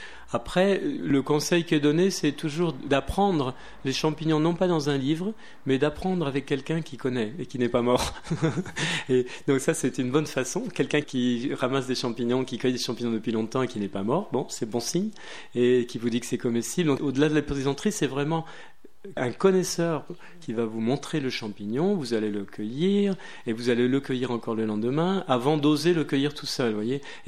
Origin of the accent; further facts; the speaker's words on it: Paris, Île-de-France, France; also born or lived in Creuse; moi, je suis parisien et je ne connaissais pas du tout ça. Et puis, j'ai vécu en Creuse. C'est vrai que j'ai vécu en Creuse en famille.